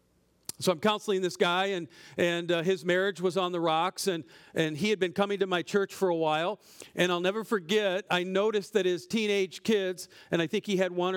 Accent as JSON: {"language": "English", "region": "Iowa", "country": "United States", "said": "as he said, I'm from Iowa."}